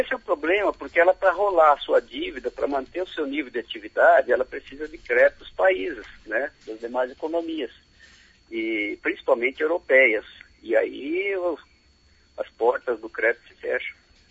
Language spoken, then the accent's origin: Portuguese; Brazil; como nós aqui, os vizinhos, que somos brasileiros.